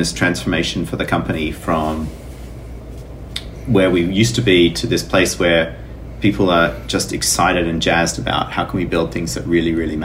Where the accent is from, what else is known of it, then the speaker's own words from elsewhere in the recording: Canberra, Australian Capital Territory, Australia; now in United States; I grew up in Canberra, which is equally bad.